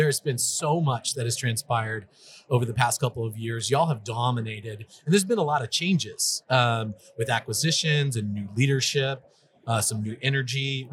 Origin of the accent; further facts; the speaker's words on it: Texas, United States; I'm from Texas, so we don't have that accent down there.